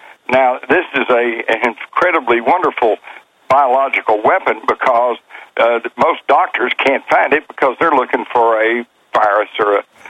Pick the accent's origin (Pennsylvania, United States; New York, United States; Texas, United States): Texas, United States; I grew up in Texas. We all had guns. We took guns to school sometime.